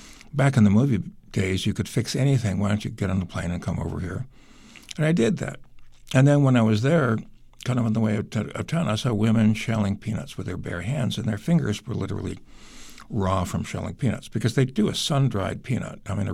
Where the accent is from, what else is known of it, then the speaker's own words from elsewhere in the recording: Canada; I'm a Canadian kid, who are you going to go to if you have a peanut problem?